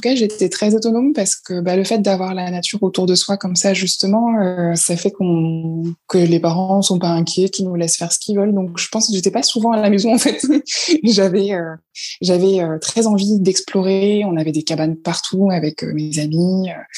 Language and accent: French; Normandy, France; Alors, j'ai grandi en Normandie. Mais dans une partie de Normandie, tout en bas, vraiment collée à la région parisienne.